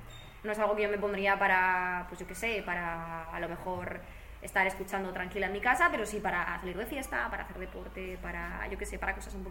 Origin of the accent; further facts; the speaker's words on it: Huesca, Aragon, Spain; mi primer concierto fue en Huesca, yo soy de Huesca